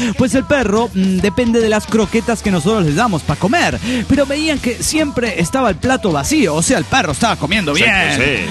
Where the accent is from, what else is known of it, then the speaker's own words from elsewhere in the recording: Morelia, Michoacán, Mexico; de Morelia.